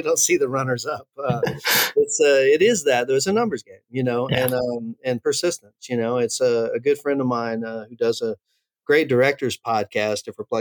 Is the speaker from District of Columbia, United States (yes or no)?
no; Louisiana, United States; also born or lived in Texas; growing up in Southwest Louisiana, Southeast Texas, most of my family was from the Vidor, Beaumont, Texas area over to Shreveport or Lake Charles